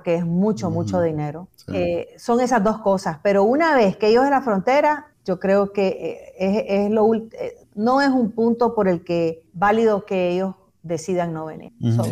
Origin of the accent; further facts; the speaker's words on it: Nicaragua; si vos sos un nicaragüense asalariado, vos le tenés pánico a eso. Porque solo escuchamos, bueno, yo lo viví